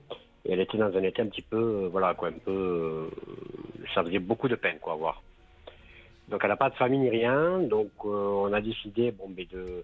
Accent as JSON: {"language": "French", "town": "Toulouse", "region": "Occitanie", "country": "France", "said": "Je suis de Toulouse"}